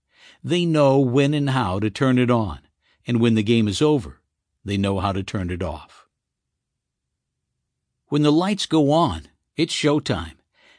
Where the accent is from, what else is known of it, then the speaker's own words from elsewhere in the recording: New York, United States; Growing up in New York, I called him Mickey, as if I knew him personally.